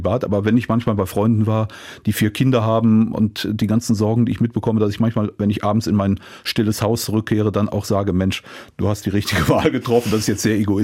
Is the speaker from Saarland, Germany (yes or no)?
no; Cologne, North Rhine-Westphalia, Germany; Ich bin in einer Pfarrei in Köln groß geworden